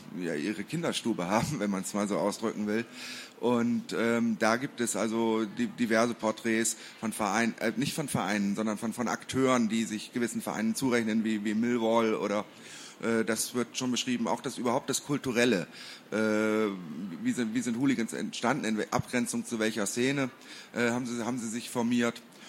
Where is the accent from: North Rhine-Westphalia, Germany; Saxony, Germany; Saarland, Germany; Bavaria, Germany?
North Rhine-Westphalia, Germany; Cologne; das sollte ich wissen, ich komme ja aus Köln